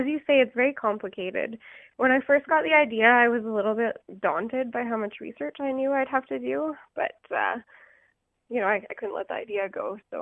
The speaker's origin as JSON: {"language": "English", "country": "Canada", "said": "I'm Canadian. I live in Alberta."}